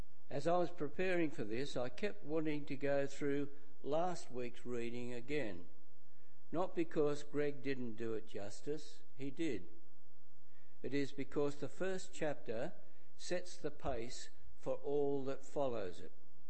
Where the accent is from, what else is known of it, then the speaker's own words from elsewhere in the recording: Mascot, New South Wales, Australia; born there; also born or lived in South Australia; I was born at Mascot in New South Wales and became an alien in South Australia in 1967.